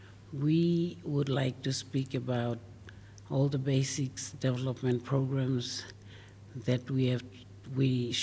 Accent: Papua New Guinea; I am coming from Papua New Guinea, and I am speaking from PNG women's perspective.

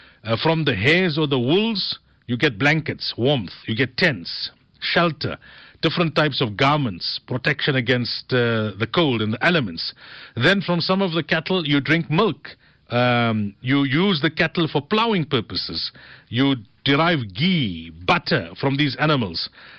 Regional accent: Marikana, North West, South Africa; When I was growing up in Marikana, it was quite a normal thing.

